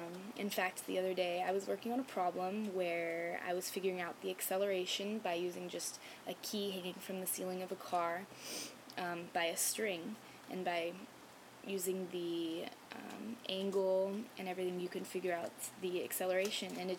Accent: Granite Bay, California, United States; now in San Diego, United States; I am from Granite Bay, California, which is up near Sacramento, about half an hour outside of it. I lived there all my life, 18 years, until I moved down here to San Diego to go to school.

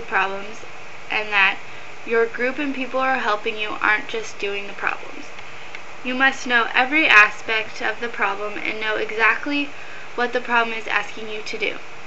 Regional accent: Santa Clarita, California, United States; I am 21 years old. I'm from Santa Clarita, California, and people don't usually know where that is until I say that it is very close to Magic Mountain

